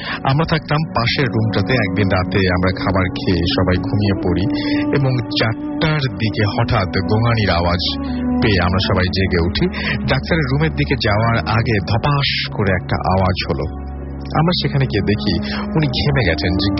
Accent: Dhadua, Khulna Division, Bangladesh; আমাদের বাড়ি খুলনা জেলার বাটিয়াঘাটা থানার ধাদুয়া গ্রামে। ওই সময় আমাদের এলাকার কোনো ডাক্তার ছিলেন না

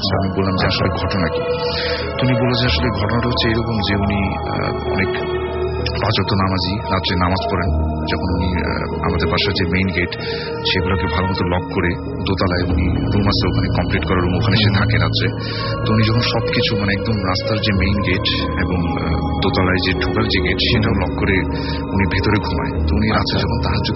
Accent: Dhaka, Dhaka Division, Bangladesh; পুরান ঢাকা থেকে এসেছি

